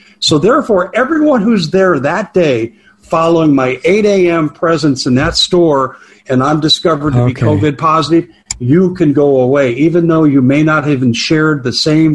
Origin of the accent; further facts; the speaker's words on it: Colorado, United States; Yeah, I grew up in Colorado, and I had two friends.